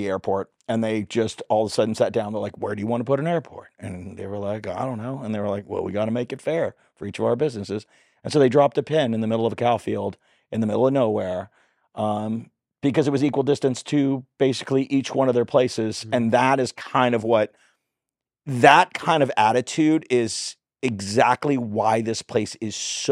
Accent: Hollywood, California, United States; I mean, I came from Hollywood. I'm here.

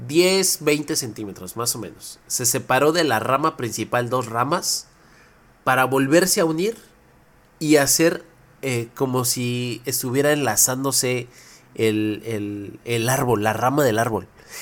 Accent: Mexico; Y siendo mexicano, no puede ser que pues no todos nos podamos dar el lujo de poder ir y visitar estos lugares

